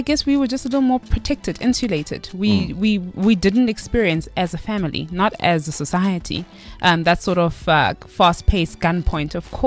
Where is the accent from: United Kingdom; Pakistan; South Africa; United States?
South Africa; Eastern Cape; Growing up in Transkei was very different. We were aware of it because we had to go to East London for most things.